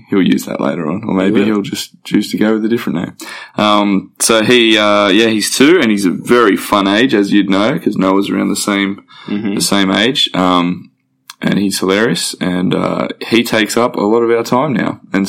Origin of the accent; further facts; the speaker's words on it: Sydney, New South Wales, Australia; I grew up in Sydney, but my grandmother lives on the Central Coast who I come up and visit regularly, and I've got a lot of friends on the coast too, so I spend a lot of time up here.